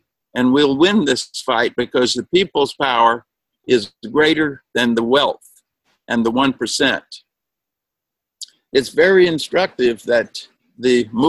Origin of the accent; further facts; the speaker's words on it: Alabama, United States; Growing up in Alabama, Daddy in the Ku Klux Klan, Granddaddy in the Ku Klux Klan, I was very lucky to go to our church school in Montgomery, Alabama